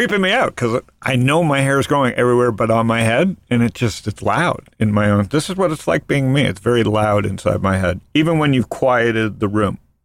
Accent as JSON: {"language": "English", "town": "Toronto", "region": "Ontario", "country": "Canada", "lives_now": "Arizona, United States", "said": "I'm from Toronto, and Toronto people"}